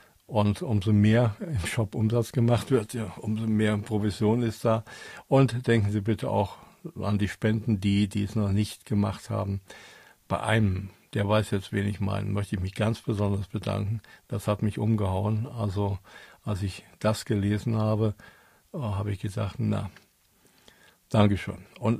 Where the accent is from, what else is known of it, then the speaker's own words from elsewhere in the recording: Germany; Sind wir Deutsche wirklich so hässliche, aggressive, bösartige Menschen? Eigentlich nicht.